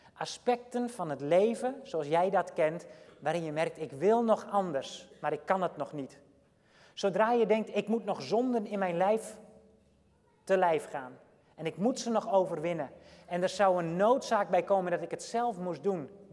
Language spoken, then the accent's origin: Dutch; Friesland, Netherlands; Ik dacht als Fries zijnde, toen ik een kleine jongen was, dat er karnemelk gedronken werd met carnaval.